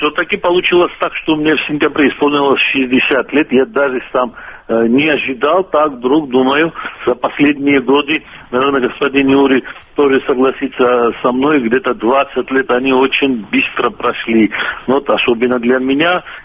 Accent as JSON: {"language": "Russian", "town": "Sukhumi", "region": "Abkhazia", "country": "Georgia", "tie": "born or raised there", "said": "был несколько лет назад в моем родном городе. Я Сухумский сам."}